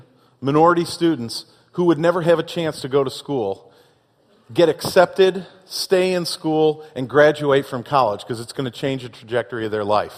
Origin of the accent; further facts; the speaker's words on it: Chicago, Illinois, United States; I was raised in Chicago.